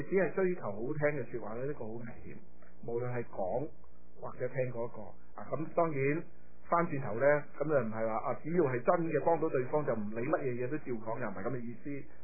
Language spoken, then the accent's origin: Chinese; China; 我们中国人会讲另一个叫苦口良药